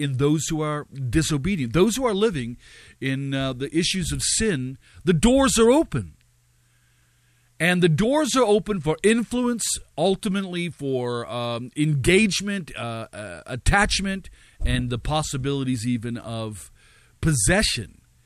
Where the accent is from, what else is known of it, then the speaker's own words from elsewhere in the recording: United States; and I would speak as an American